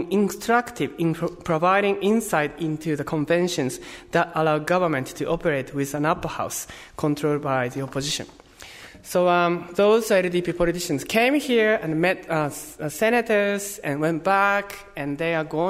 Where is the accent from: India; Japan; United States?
Japan; English is a second language; So I'm from Japan, and I know bits of Japanese politics